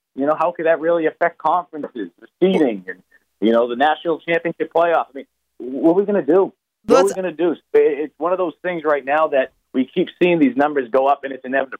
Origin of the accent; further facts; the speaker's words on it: Boston, Massachusetts, United States; I mean, I know you're from Jersey, I'm from Boston, so the pace is a little bit different down here.